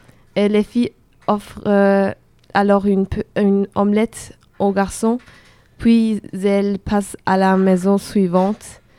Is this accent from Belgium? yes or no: yes; Belgium; je viens de Belgique et j'habite dans une petite village